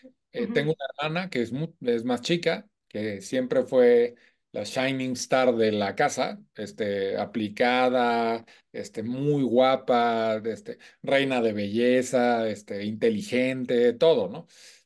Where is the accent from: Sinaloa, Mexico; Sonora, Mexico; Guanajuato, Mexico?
Guanajuato, Mexico; Celaya; born there; Nací en Celaya, Guanajuato, hace ya varios años, como les dije, en una familia tradicional de provincia, o sea, una familia muy tradicional